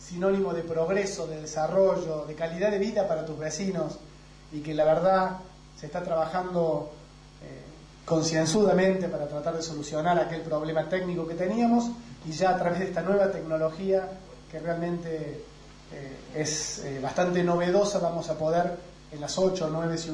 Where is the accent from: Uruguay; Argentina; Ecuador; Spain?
Argentina; Córdoba; Y esto realmente nos ha ayudado para tener una mano unida, un puño cerrado como sociedad cordobesa